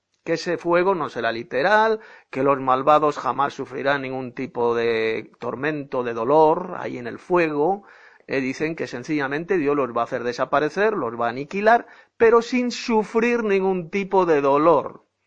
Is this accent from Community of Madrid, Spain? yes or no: yes; Madrid, Community of Madrid, Spain; de Madrid, España.